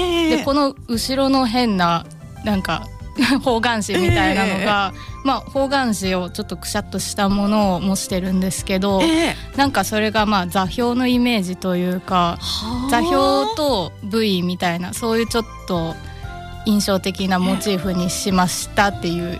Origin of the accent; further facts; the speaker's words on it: Kurashiki, Okayama, Japan; 岡山の倉敷市になります。